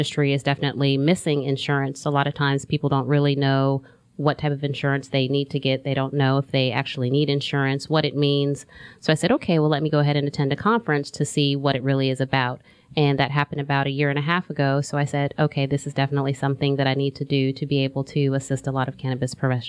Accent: California, United States; now in Georgia, United States; I'm originally from California.

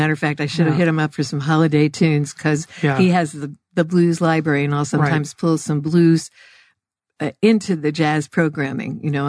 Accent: Tucson, Arizona, United States; born there; now in Phoenix, United States; I was born in Tucson, went away, came back anyway.

